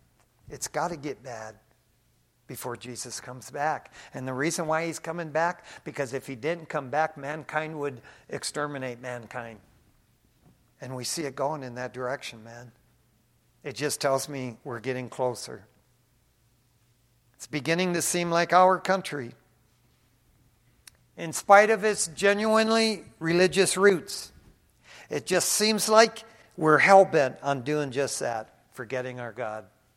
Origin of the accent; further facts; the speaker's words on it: East Detroit, Michigan, United States; growing up in East Detroit, Michigan, in the early 60s, do you know we went to bed at night and just had the screen door and all the windows were open?